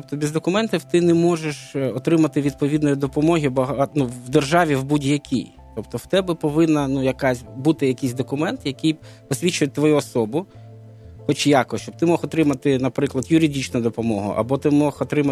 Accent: Donetsk, Donetsk Oblast, Ukraine; now in Kyiv, Ukraine; я сам з Донецьку і приїхав в Київ

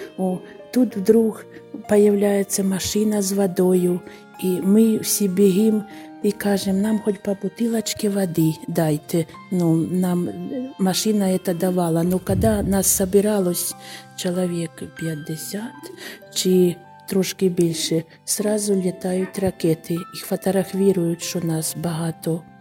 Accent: Chernihiv, Chernihiv Oblast, Ukraine; Да, так, я сама з Чернігова.

